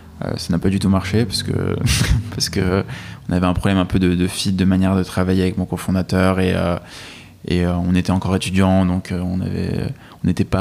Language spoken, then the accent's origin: French; Île-de-France, France; also born or lived in Russia; C'est un nom bien sûr russe. Je suis né en Russie, j'ai grandi en France, en banlieue parisienne toute ma vie.